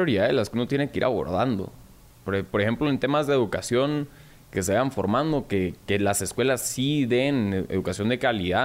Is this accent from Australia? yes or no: no; Guatemala; yo creo que en primer lugar creo que todos somos guatemaltecos.